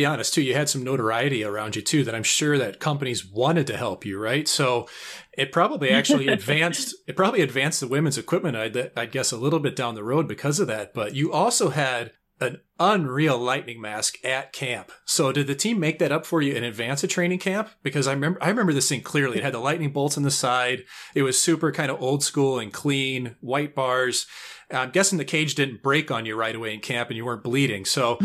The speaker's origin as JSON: {"language": "English", "town": "St. Louis", "region": "Missouri", "country": "United States", "said": "And I was from St. Louis, where nobody had ever played in the NHL before."}